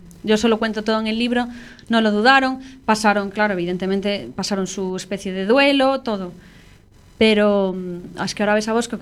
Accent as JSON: {"language": "Spanish", "town": "A Coruña", "region": "Galicia", "country": "Spain", "also_born_or_lived": "Madrid / Paris / New York", "said": "yo soy de Coruña, estudié aquí en el cole y luego me fui a estudiar la carrera a Madrid."}